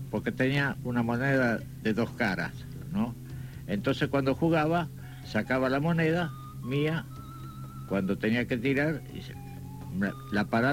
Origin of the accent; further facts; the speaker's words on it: Buenos Aires, Argentina; born there; Yo soy nacido prácticamente en Patricios, hace 84 años.